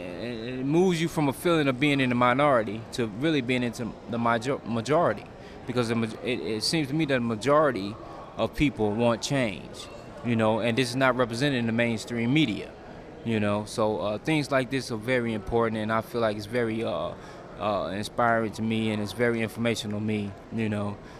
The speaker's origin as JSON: {"language": "English", "town": "Mobile", "region": "Alabama", "country": "United States", "said": "I came up here from Mobile, Alabama, in an isolated community where we are actually behind times in the sense of education, human rights, economics"}